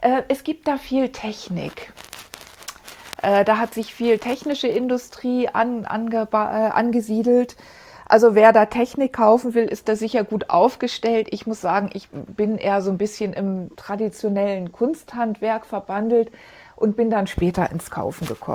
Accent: Bremen, Germany; Ich komme ja ursprünglich aus Bremen

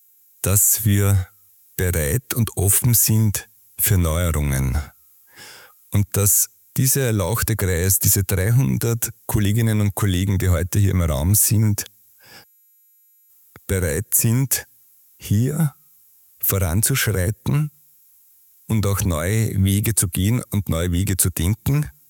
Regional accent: Austria; Als Österreicher fühle ich mich natürlich jetzt herausgefordert.

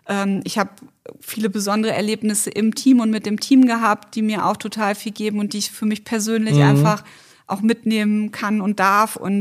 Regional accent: North Rhine-Westphalia, Germany; now in Bad Kissingen, Germany; Ich komme ja ursprünglich aus NRW und da sehen die Straßen schon seit vielen Jahren ganz anders aus

